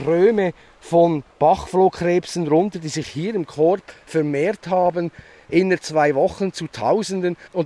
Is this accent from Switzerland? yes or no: yes; Oberbuchsitten, Solothurn, Switzerland; Ich bin hier aufgewachsen in Oberbuchsitten. Wir haben als Kinder hier von Hand große Forellen gefischt.